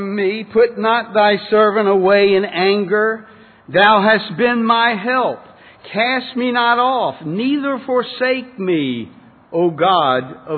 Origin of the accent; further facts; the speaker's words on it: Richmond, Virginia, United States; from Richmond, Virginia.